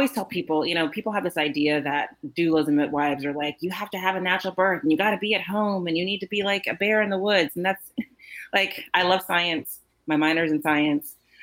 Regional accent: Houston, Texas, United States; You know, I'm from Houston, so I cold called a birth center there.

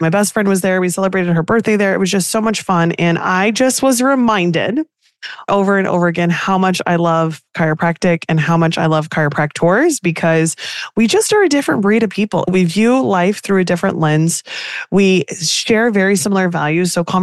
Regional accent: New Jersey, United States; And we come from Jersey on the East Coast where coffee shops are open at 6 a.m.

